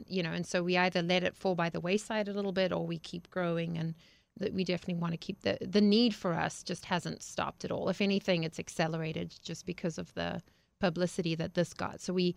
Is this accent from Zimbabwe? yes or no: yes; Zimbabwe; Well, I grew up in Zimbabwe, Africa, and I think that just by the process of growing up in a third world country